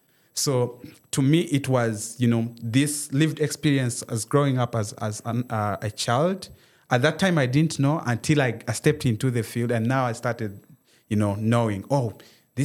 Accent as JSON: {"language": "English", "country": "Zimbabwe", "said": "One, I come from Zimbabwe. That's where my village is. And we are predominantly livestock farmers. And this area is known to be very dry."}